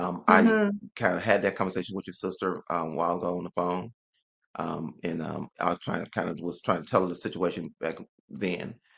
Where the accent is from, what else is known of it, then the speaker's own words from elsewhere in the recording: Hartford, Connecticut, United States; I'm a black man. I grew up in Hartford, Connecticut, in the projects.